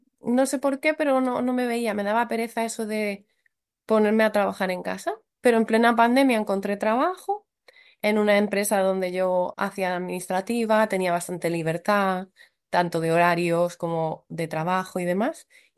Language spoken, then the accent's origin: Spanish; Alicante, Valencian Community, Spain; now in Santiago de Compostela, Spain; soy de Alicante, aunque llevo casi 2 años viviendo en Santiago de Compostela.